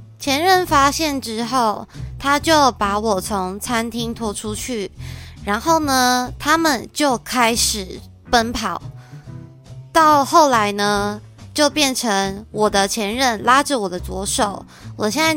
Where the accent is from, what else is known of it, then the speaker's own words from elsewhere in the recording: Taichung, Taiwan; 身为土生土长的台中人呢，当然是基本上人手都会有一台机车，我跟我女朋友也不例外。